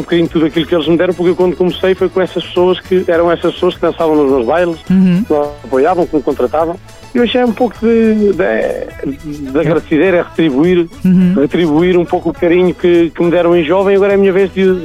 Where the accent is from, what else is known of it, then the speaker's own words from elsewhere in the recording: Maceinhas, Guarda, Portugal; a minha terra, que é uma terra chamada Maceinhas, pertence ao Conselho de Belmonte.